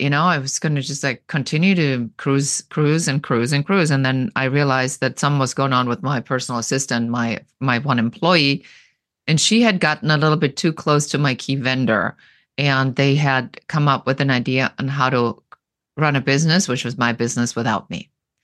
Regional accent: Germany; English is a second language; I come originally from Germany, so you probably hear still a little bit of an accent.

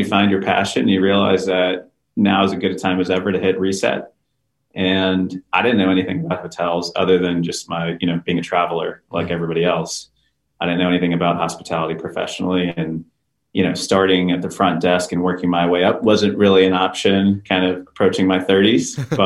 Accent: Houston, Texas, United States; now in Austin, United States; my wife and I, we're from Texas, we're from Houston.

